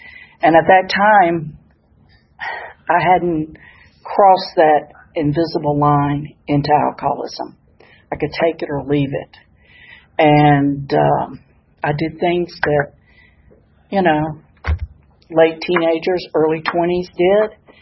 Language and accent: English; Memphis, Tennessee, United States; moved away as an adult; And I'm from Memphis, Tennessee, and I've never lived anywhere but Memphis. And we moved to Lexington, Kentucky, and it floored me.